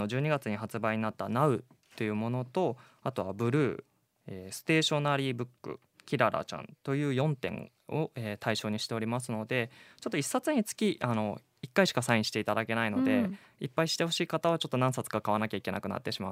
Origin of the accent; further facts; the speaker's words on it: Toyama, Japan; 富山っていうのは私もその富山出身なので分かるんですけれども